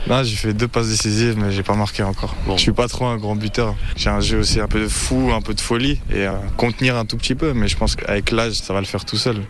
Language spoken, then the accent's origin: French; Hauts-de-France, France; Je suis du coin, je suis de la Somme.